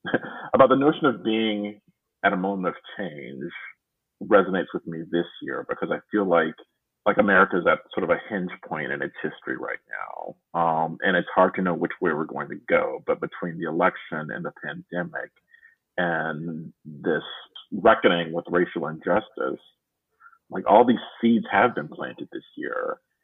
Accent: the South, United States; I grew up in the South, so the example I always think of is the advent of the Civil War.

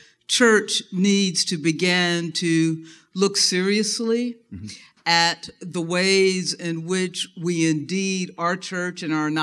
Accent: Dayton, Ohio, United States; I was born and raised in Dayton, Ohio. Dayton was and still is a very segregated city.

